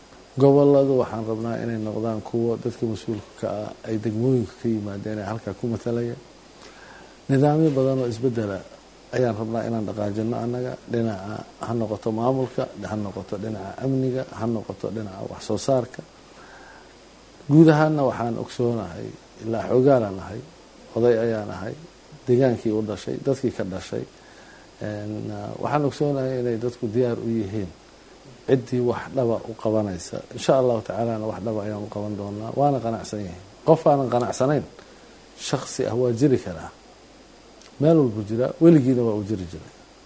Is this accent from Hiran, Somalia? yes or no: yes; Beledweyne, Hiran, Somalia; beledweyne? Aniga waa magaaladeydii, waana magaalo aan aada u jeclahay